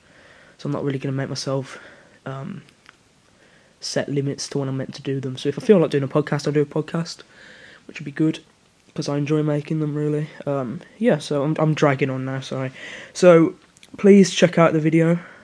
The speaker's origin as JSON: {"language": "English", "region": "West Midlands", "country": "United Kingdom", "accent": "Brummie", "said": "I'm so brummy, sorry. Real laugh, like, you know, I can't help my accent."}